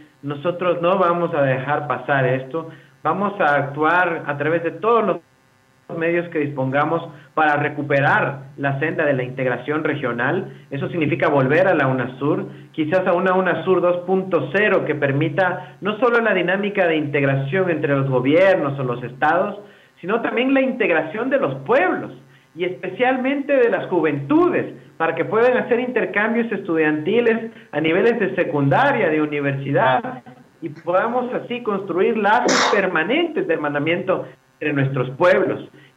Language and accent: Spanish; Ecuador; realmente como ecuatoriano me duele muchísimo en el corazón